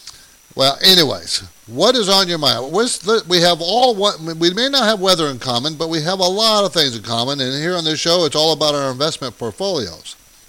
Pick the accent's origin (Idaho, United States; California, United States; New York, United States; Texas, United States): California, United States; San Diego; I grew up in San Diego. I went to college here on the West Coast.